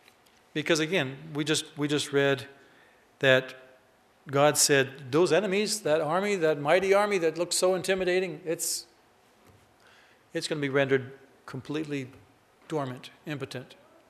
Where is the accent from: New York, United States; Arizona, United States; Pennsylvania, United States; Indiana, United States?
Arizona, United States; Phoenix; I grew up here in Phoenix, not too far away